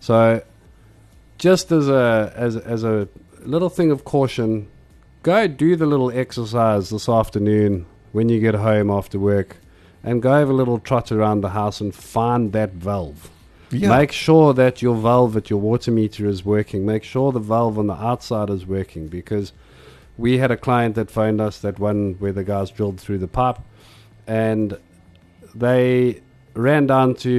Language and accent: English; Ballito, KwaZulu-Natal, South Africa; being a brother, a father, and a mentor to me growing up in Bolito.